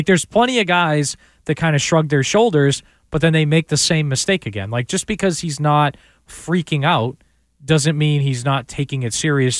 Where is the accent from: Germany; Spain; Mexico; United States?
United States; Abington, Massachusetts; Like I grew up in Abington and it's not on the beach. I actually hate the beach.